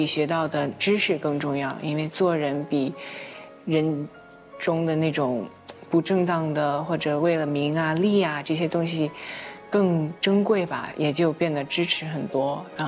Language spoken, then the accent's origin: Chinese; Vancouver, British Columbia, Canada; now in New York, United States; 我在外国长大，温哥华长大的，然后是2009年来到纽约来学习中国古典舞。